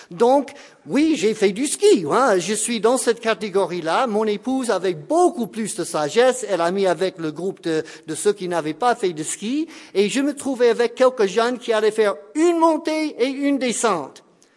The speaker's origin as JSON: {"language": "French", "region": "Florida", "country": "United States", "second_language": "French", "moved": "as an adult", "said": "venant de la Floride, ça serait une bonne aventure pour moi, parce que, bien entendu, là d'où je viens, il n'y a pas de neige, il n'y a pas de montagne."}